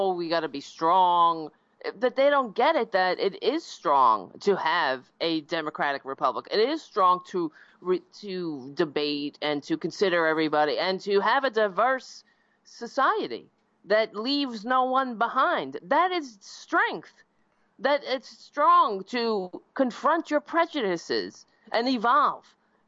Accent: Staten Island, New York, United States; I grew up on Staten Island. So Staten Island is the outlier here. That is the only borough that voted for Trump.

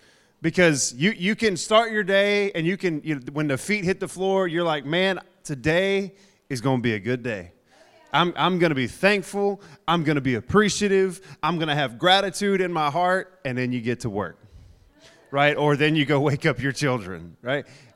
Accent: Texas, United States; That's partially because I'm from East Texas and people duck hunt, right?

